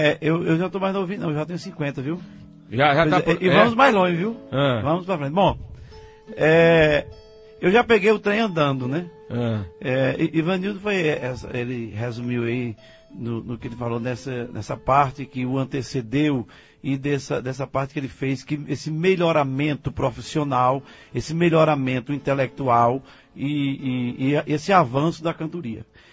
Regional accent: Ceará, Brazil; Comecei ouvindo lá na minha região do Vale do Jaguaribe

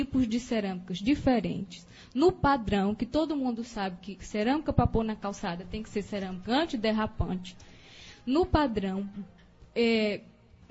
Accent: Maceió, Alagoas, Brazil; eu sou de Maceió

